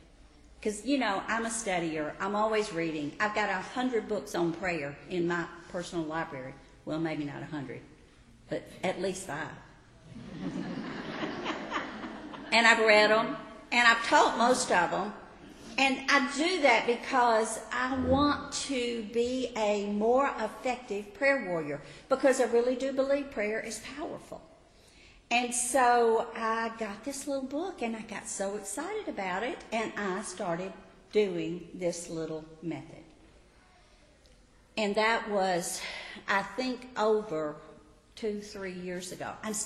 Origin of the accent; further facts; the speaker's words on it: the South, United States; because I was raised in the South, and I knew what good Christians did.